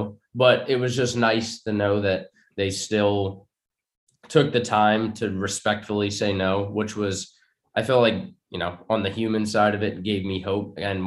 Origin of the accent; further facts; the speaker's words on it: New York, United States; Maybe it's a little bit of softness growing up in New York